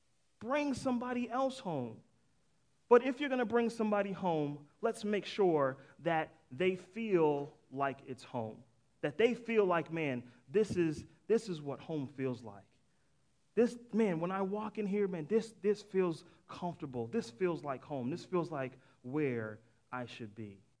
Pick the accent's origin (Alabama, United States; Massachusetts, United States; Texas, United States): Massachusetts, United States; Boston; I can think of right now, I'm from Boston, I can think of Boston.